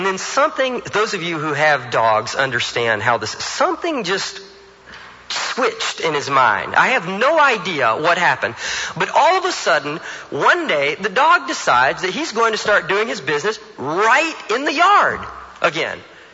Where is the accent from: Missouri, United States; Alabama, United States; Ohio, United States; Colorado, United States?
Alabama, United States; I moved up here from Alabama, thus the accent. It was the first time I'd ever lived in a neighborhood.